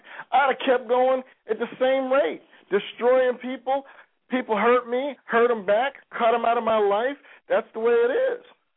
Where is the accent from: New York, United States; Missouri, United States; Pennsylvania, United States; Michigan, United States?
New York, United States; See, I grew up in New York, okay?